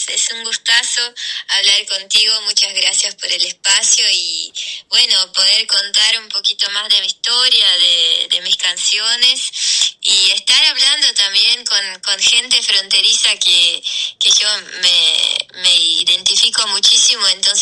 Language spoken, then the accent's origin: Spanish; Rivera, Uruguay; accent: border accent; voy a Montevideo y hablo con cualquier persona, hola, y ya saben que yo soy de Rivera